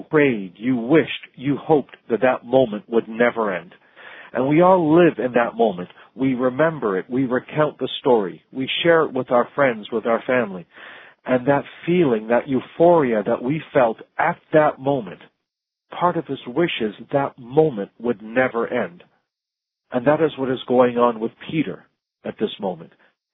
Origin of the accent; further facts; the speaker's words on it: Jamaica; also born or lived in Central America; now in Palm Beach, United States; from the island of Jamaica, and I grew up in Central America, went to school in South Florida.